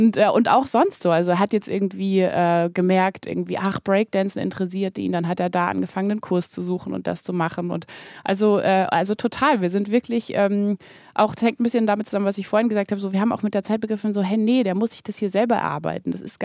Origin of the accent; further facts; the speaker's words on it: Bavaria, Germany; now in Hamburg, Germany; ich komme auch aus Bayern und lebe in Hamburg